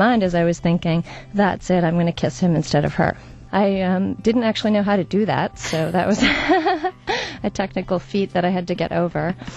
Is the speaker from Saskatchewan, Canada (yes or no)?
no; Winnipeg, Manitoba, Canada; growing up in Winnipeg